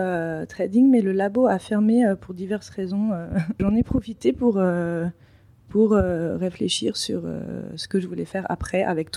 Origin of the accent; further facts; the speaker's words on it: Paris, Île-de-France, France; moved away as an adult; also born or lived in Denmark / Belgium; now in Dubai, United Arab Emirates; je suis française et je viens de Paris, du 6e arrondissement.